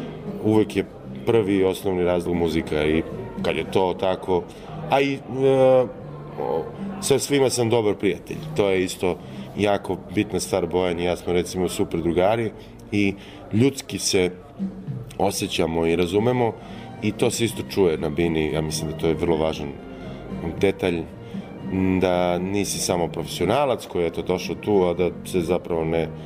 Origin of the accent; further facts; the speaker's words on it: Pančevo, Vojvodina, Serbia; born there; oca Makedonca, ja se rodio u Pančevu, tako da teško je da sad kažeš da sam Srbin ili sam Makedonac ili sam već šta god. Ja sam i dalje taj neki Jugosloven